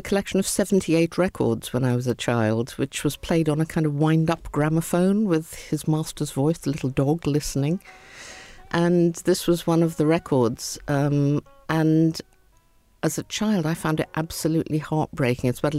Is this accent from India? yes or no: yes; India; because I was growing up in India where there was a lot of poverty